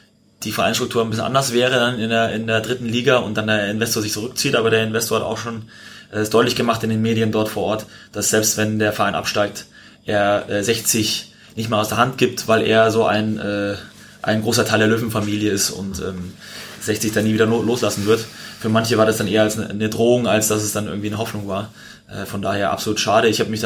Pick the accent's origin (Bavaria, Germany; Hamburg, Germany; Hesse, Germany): Bavaria, Germany; Munich; ich bin in München aufgewachsen